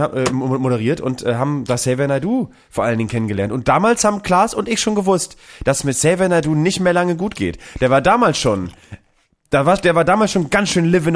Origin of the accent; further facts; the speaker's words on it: Bremen, Germany; Als Bremer natürlich sowieso, du wusstest halt, der sendet halt da aus Sebalsbrück in Bremen, das ist nicht weit weg von meinem Zuhause, wir waren ja in Bremen damals